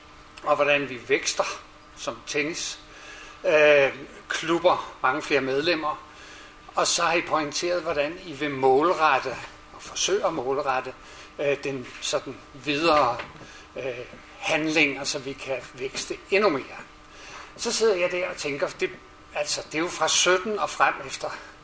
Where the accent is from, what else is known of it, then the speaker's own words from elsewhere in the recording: Tisvilde, Capital Region of Denmark, Denmark; jeg er fra Tisvilde